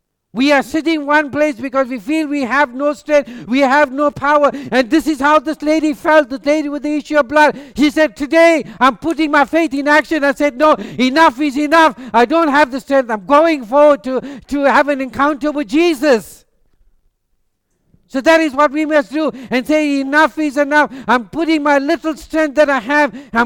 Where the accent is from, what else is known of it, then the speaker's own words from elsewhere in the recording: South Africa; moved away; when we came from South Africa, the church that we come from, we should have a prayer meeting, start half past 10 in the night, and it's finished 5 o'clock in the morning.